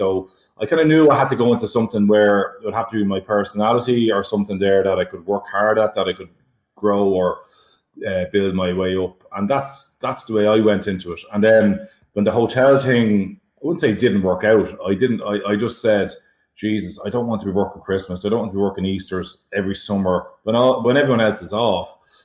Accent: Rathcoole, Leinster, Ireland; I'm from Racoole, County Dublin there, where the Putchane Still is. And when I was growing up, I was working in the Putchane Still

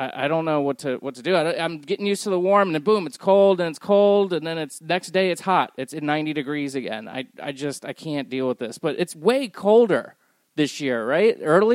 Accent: Tampa, Florida, United States; USF, my hometown team, I'm an alumni not the team.

